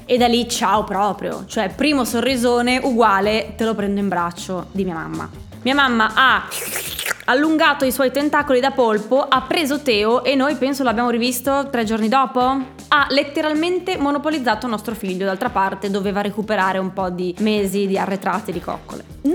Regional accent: Friuli-Venezia Giulia, Italy; però ricordiamoci che siamo friulani, quindi emozione sì, ma non troppa.

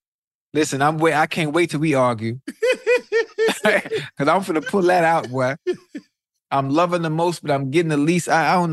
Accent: Miami, Florida, United States; frequent the strip club, so it's not a really part of my repertoire and what I like to see, even though I'm from Miami.

